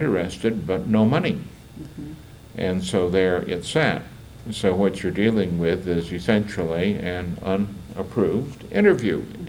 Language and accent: English; California, United States; now in Louisville, United States; I grew up in California.